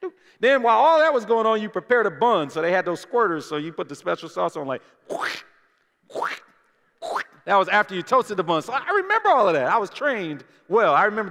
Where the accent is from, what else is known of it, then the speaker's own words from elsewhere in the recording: Detroit, Michigan, United States; I know some things that happened to my hometown in Detroit